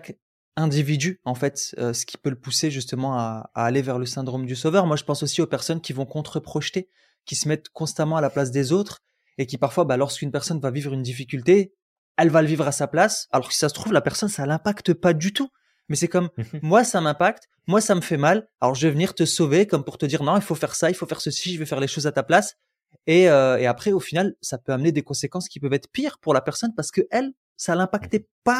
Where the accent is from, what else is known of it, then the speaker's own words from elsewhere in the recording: Algeria; Moi, je suis algérien.